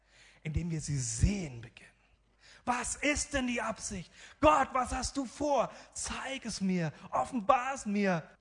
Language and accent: German; Miltenberg, Bavaria, Germany; Und wenn ich dann sage, ich bin aus Miltenberg, dann sagen sie, hä, wo?